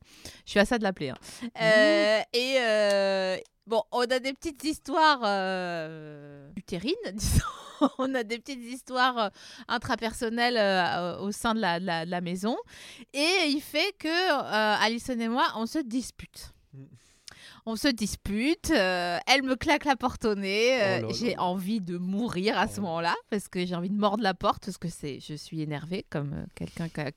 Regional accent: Grand Est, France; Et comme je viens des Vosges

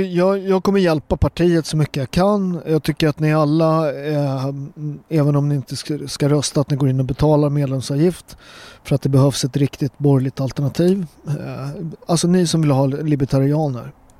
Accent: Sweden; born there; Jag är ju född här och präglad, och jag är en fjärdedel svensk liksom

